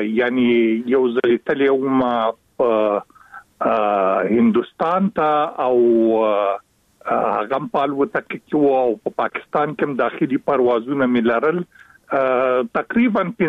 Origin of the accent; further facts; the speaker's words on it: Afghanistan; لیکن وجدان مې اجازه نه راکوله چې زمونږ وطن د شوروي سرو پوځونو لخوا ځنې اشغال بي او زه په قرار باندې کینم